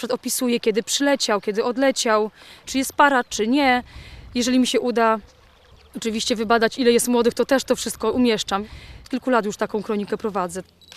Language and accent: Polish; Łódź Voivodeship, Poland; Ja pochodzę z Łódzkiego i tam jest naprawdę mało bocianów.